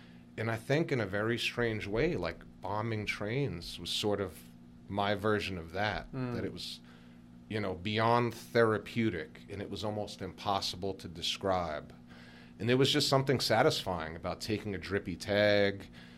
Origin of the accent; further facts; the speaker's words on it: New York, United States; it was a pastime that everyone did growing up in New York.